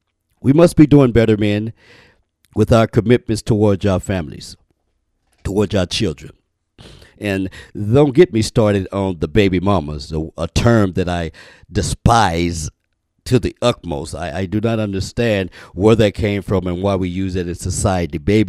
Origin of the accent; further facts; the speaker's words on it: Midwest, United States; I was told years ago, growing up in the Midwest, that a person can show you better than they can tell you about their character.